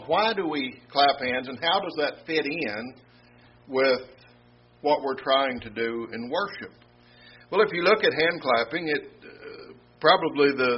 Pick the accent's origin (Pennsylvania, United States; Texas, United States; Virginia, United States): Texas, United States; Cisco; Thursday night, my hometown Cisco Lobos were playing here in Brownwood.